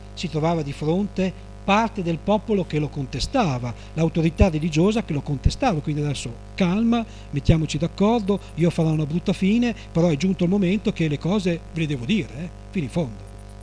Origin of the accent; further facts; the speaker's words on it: Modena, Emilia-Romagna, Italy; sono di Modena io